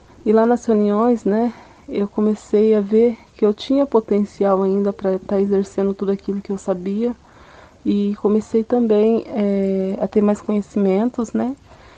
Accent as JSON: {"language": "Portuguese", "town": "Londrina", "region": "Paraná", "country": "Brazil", "tie": "born or raised there", "said": "tenho 32 anos, sou natural de Londrina mesmo, né?"}